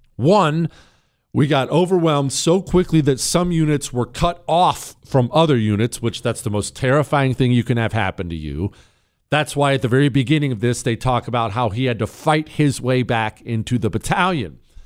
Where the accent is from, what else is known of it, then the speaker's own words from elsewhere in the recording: Montana, United States; I grew up in Montana. I've done it most of my life.